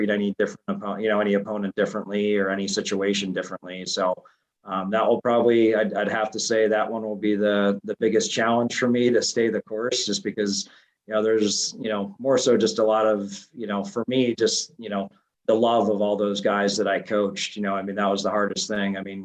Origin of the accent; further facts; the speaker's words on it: Pittsburgh, Pennsylvania, United States; I'm obviously biased from Pittsburgh